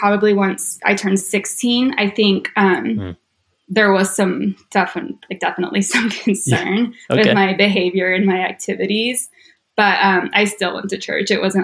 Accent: Clovis, California, United States; I did not grow up with money, but I grew up in Clovis.

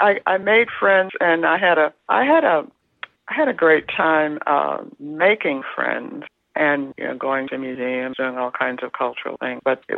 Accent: Columbia, United States; now in Chicago, United States; growing up in Columbia, my earliest memories were of my mother and her bridge club, the Bridgettes

